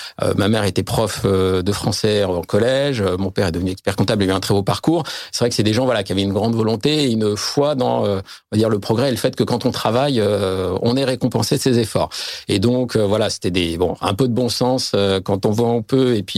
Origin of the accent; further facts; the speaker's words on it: France; en particulier quand on est français